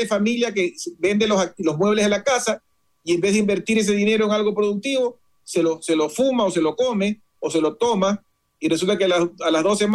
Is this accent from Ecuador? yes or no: yes; Ecuador; hay que también como ecuatorianos defender de que no se venda en mal momento